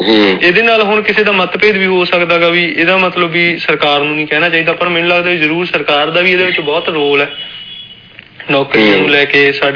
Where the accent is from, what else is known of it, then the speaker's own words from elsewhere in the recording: Randiala, Punjab, India; ਮੇਰਾ ਪਿੰਡ ਰੰਡਿਆਲਾ ਮੋਗੇ ਜ਼ਿਲ੍ਹੇ ਦੇ ਵਿੱਚ